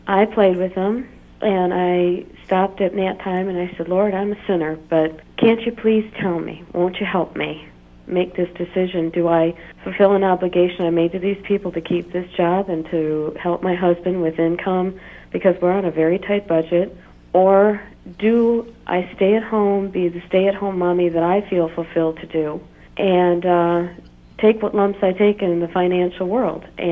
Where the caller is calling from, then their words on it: Michigan, United States; Oh, hello, Mother. I'm from Michigan.